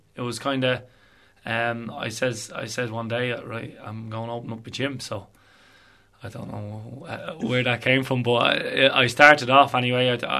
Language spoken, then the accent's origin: English; Dublin, Leinster, Ireland; I'm a dub anyway, myself.